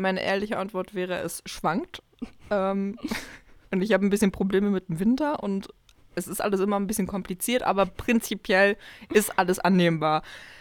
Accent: Halle, Saxony-Anhalt, Germany; wollte ich einfach nur noch so raus aus Halle, was anderes sehen. Ich hatte keine Lust mehr auf meine Heimatstadt.

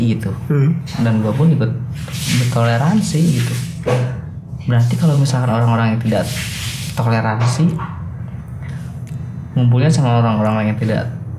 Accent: Banten, Indonesia; Gue dari Kulon, gue dari Banten. Di Banten ada ini.

